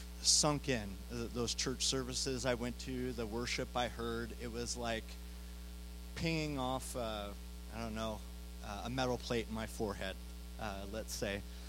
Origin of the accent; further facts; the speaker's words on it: Minnesota, United States; I grew up in Minnesota, don't you know?